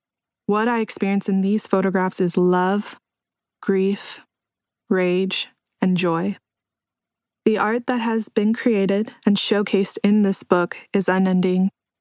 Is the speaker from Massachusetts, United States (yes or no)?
no; Houston, Texas, United States; I am a contemporary artist and visual activist, born and raised in Houston, Texas.